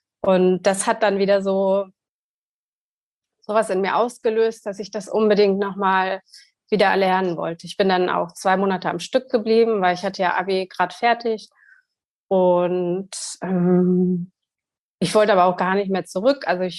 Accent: Turkey; Ich bin ja in der Türkei aufgewachsen. Also meine Mutter ist mit 18 mit meinem Vater in die Türkei gegangen

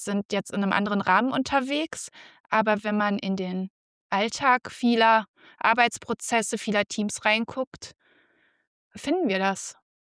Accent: North Rhine-Westphalia, Germany; wir sind zusammen am Niederrhein aufgewachsen und ich komme aus einem Unternehmerhaushalt.

